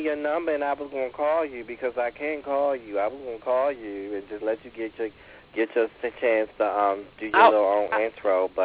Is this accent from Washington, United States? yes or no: no; Baltimore, Maryland, United States; When I saw it, I guess I'm from Baltimore. I don't call that a punch.